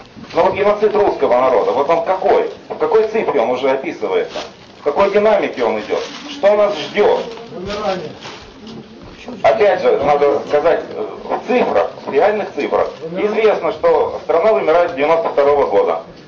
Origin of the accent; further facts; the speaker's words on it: Izhevsk, Udmurtia, Russia; Я приехал из Ижевска.